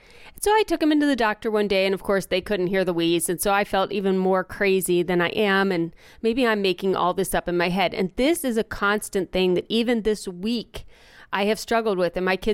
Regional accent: Akron, Ohio, United States; Well, we lived in Cincinnati, Ohio, and I grew up in Akron, Ohio, so we would commonly drive back and forth, which was a 4-hour drive.

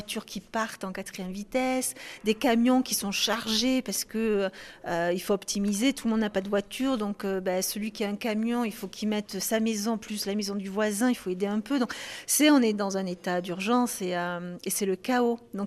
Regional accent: Nouvelle-Aquitaine, France; now in Cape Verde; Ben non, je suis française, j'arrive du Lot-et-Garonne.

